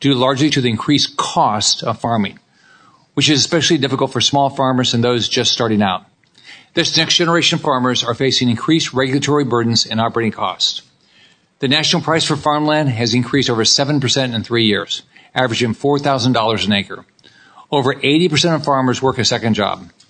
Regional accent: Florida, United States; In my home state of Florida, that number is even higher

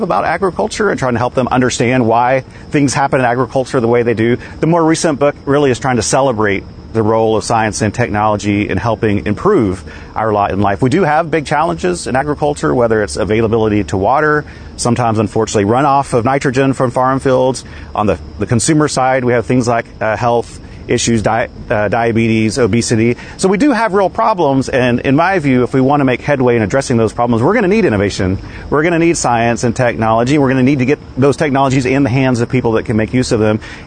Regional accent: Texas, United States; now in Oklahoma, United States; So I grew up in the Texas Panhandle.

